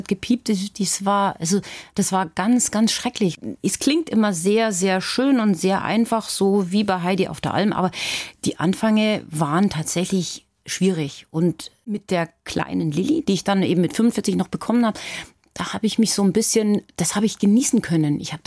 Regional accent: Garmisch-Partenkirchen, Bavaria, Germany; ich komme aus Garmisch, ich bin Oberbayer, ich weiß, wie die ticken.

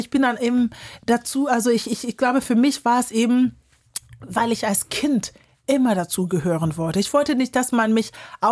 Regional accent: Kiel, Schleswig-Holstein, Germany; also born or lived in Ghana; ich bin in Ghana geboren und bin in Kiel aufgewachsen. So. Und hab einen deutschen Pass

